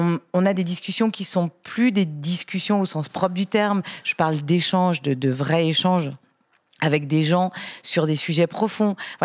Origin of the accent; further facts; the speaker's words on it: Lyon, Auvergne-Rhône-Alpes, France; je suis lyonnaise déjà, donc on partait plus souvent dans le sud qu'on montait dans le nord